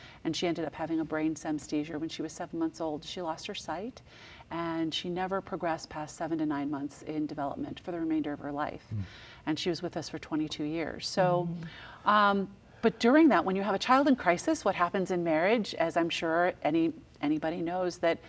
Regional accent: Washington, D.C. area, United States; And I grew up outside of Washington, D.C. So the family gathered for my brother's wedding.

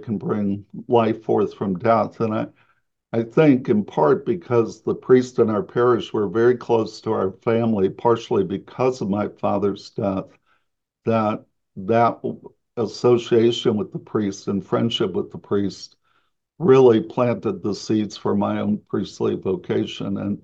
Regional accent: St. Louis, Missouri, United States; I'm from St. Louis originally. And so he was back in St. Louis.

